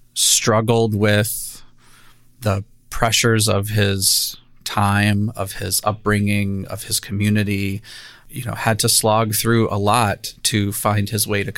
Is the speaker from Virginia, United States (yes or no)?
yes; Richmond, Virginia, United States; now in Minnesota, United States; I am originally from Richmond, Virginia, and have lived in Minnesota for 28 years.